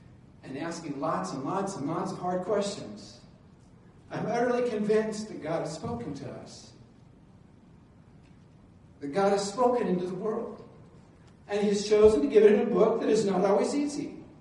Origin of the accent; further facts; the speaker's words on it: Colorado, United States; like I vote for the Broncos because I'm from Colorado.